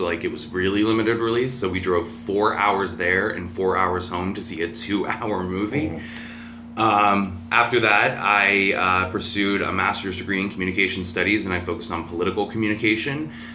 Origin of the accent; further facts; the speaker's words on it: Ohio, United States; I'm from Ohio, where I was born and raised for 30 years.